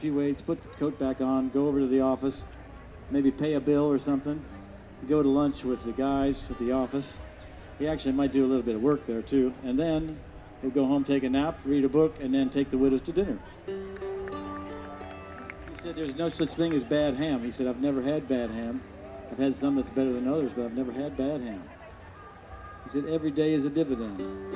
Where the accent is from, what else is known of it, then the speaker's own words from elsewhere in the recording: West Virginia, United States; People in my hometown in West Virginia knew to look out for him, of course.